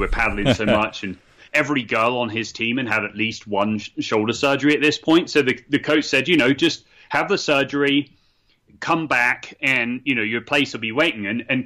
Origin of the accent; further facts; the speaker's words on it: England, United Kingdom; moved away as an adult; now in United States; that's when I came over from England to the States in 2001.